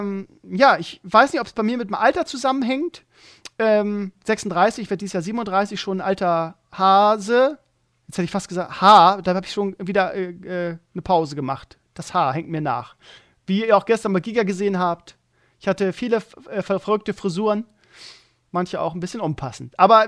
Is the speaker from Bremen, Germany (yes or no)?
yes; Bremen, Germany; Ich bin ja auch in Bremen groß geworden. In Walle war das damals.